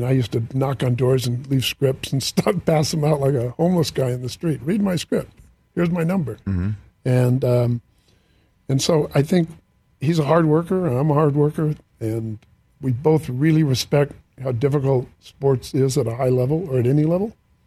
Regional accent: Santa Barbara, California, United States; he was from Ventura, I'm from Santa Barbara, but we didn't have a silver spoon in our mouth

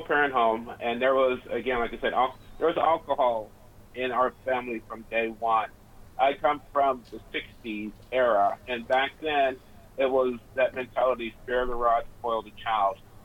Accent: Ohio, United States; now in California; I'm from Ohio originally, ended up in California, homeless, addicted, couldn't get really nothing going on.

